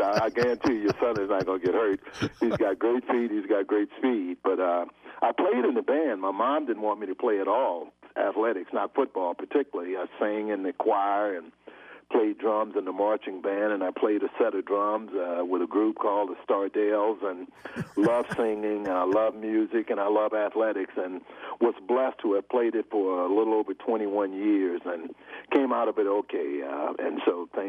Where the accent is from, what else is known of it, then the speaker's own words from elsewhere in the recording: Gulfport, Mississippi, United States; I grew up in Gulfport, Mississippi, born and trained right there, right on the water, about less than a quarter of a mile from the Gulf Coast.